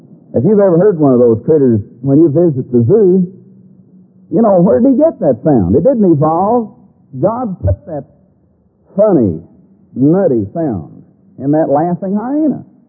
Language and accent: English; Texas, United States; I grew up in Southern Baptist Church down in Texas.